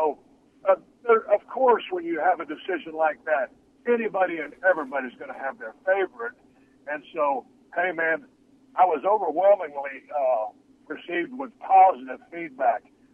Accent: Texas, United States; I grew up in South Texas, water skiing and out there in the Intercoastal Canal in Port O'Connor, Texas.

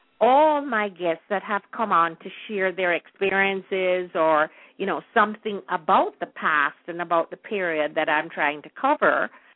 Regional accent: Jamaica; I have wonderful memories of my, you know, teenage years and growing up in Jamaica.

